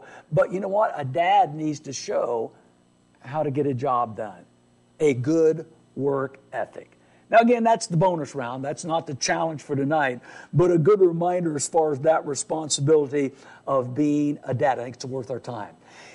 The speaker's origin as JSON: {"language": "English", "town": "Portland", "region": "Indiana", "country": "United States", "tie": "born or raised there", "said": "before that, I was a church planter in my hometown area. You talk about having some challenges, a prophet without honor in his own home. They knew me in Portland, Indiana as an entertainer."}